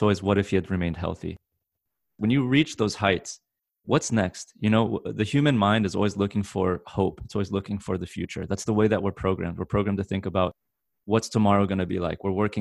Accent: United States; partially because I was growing up in the States.

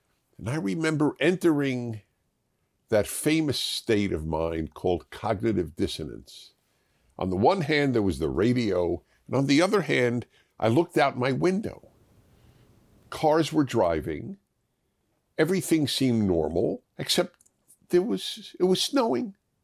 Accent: New York, United States; I grew up in New York. I'm totally used to snow, and a couple of inches means nothing.

